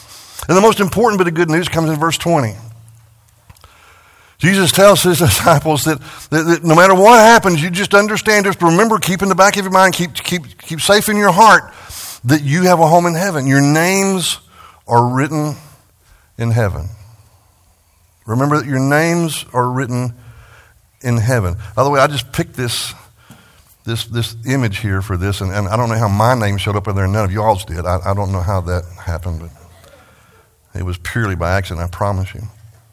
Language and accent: English; Texas, United States; I grew up in West Texas, where western diamondback and rattlesnakes are pretty common.